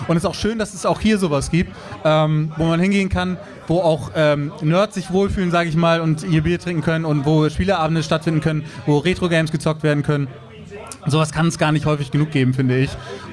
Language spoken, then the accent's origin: German; Bremen, Germany; ich komme ja hier aus dem Norden, ich bin ja auch Urbremer quasi